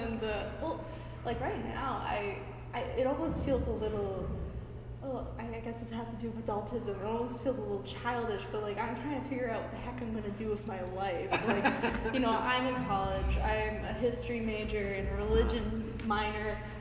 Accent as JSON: {"language": "English", "town": "Northampton", "region": "Massachusetts", "country": "United States", "tie": "born or raised there", "said": "Because like I grew up in the Northampton area."}